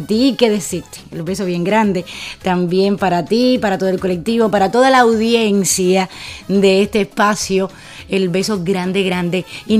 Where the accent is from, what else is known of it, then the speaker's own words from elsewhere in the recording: La Guira, Pinar del Río, Cuba; born there; Bueno, entonces nací en La Guira, este poblado, un consejo popular del municipio de Sandino, muy cerca de Las Martinas